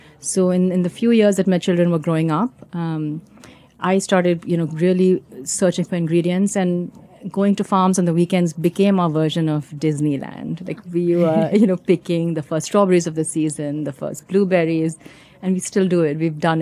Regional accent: India; now in United States; I come from India. I'm an immigrant.

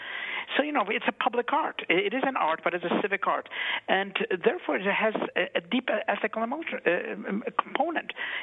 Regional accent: New York, United States; Well, you know, I'm a New Yorker, and you know, my father worked right around the site.

